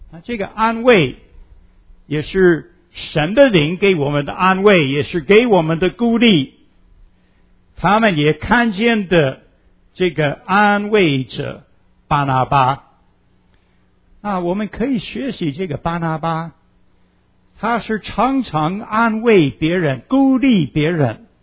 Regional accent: Pennsylvania, United States; Chinese is a second language; 在宾州的这个应该是西北边，你看那个红色的那个 Cockerton Pennsylvania， 我在那边出生长大的。那这个小城是非常小，差不多那时候差不多1200个人，现在差不多1200个人。

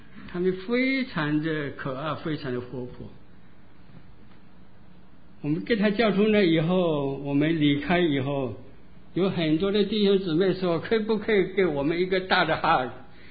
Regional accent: Pingtan, Fujian, China; 礼拜一我们就要回到平潭，我的家乡平潭

